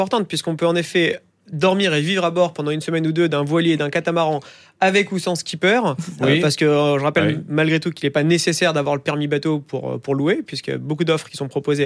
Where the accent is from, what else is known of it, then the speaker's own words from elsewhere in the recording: Marseille, Provence-Alpes-Côte d'Azur, France; Moi, je suis né à Marseille, j'y ai grandi.